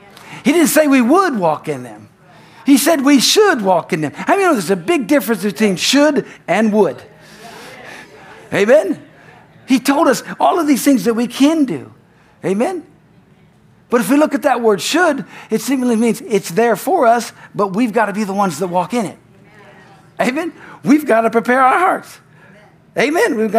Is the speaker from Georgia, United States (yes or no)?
no; California, United States; I grew up in California, all right? Not some Bible Belt. I grew up in California